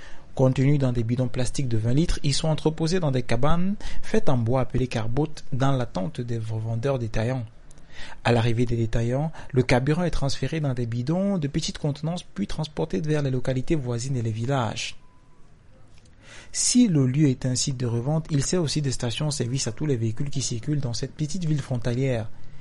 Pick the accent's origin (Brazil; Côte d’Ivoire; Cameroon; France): Cameroon; Il n'est pas stable comme chez nous au Cameroun où pendant des années on peut avoir le même prix à la caisse pour le carburant.